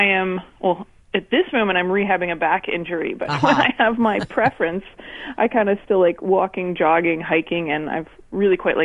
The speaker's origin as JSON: {"language": "English", "region": "New York/New Jersey area", "country": "United States", "said": "actually grew up in the States, and I went to school at Rutgers University and Cornell University, so I'm from the New York, New Jersey area."}